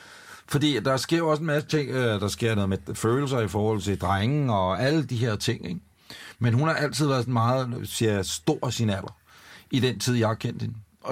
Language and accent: Danish; Ølstykke, Capital Region of Denmark, Denmark; Nu bor vi så også i en storby, ikke? Der er nok forskel på, at ude i Ølstykke, hvor jeg kommer fra